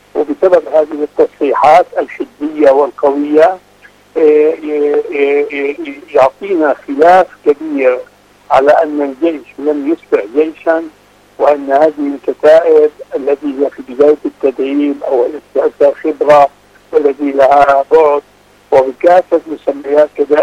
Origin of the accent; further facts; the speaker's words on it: Palestine; لا أتكلم كوني فلسطيني